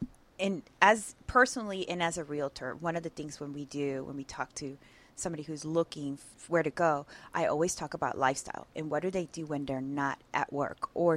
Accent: Houston, Texas, United States; now in Atlanta, United States; and it's very unique because I came from Houston.

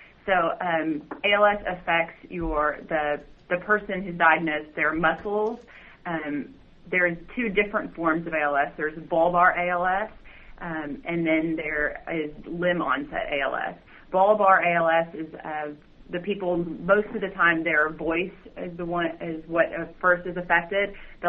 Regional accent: Texas, United States; I actually grew up in the Dallas-Fort Worth area.

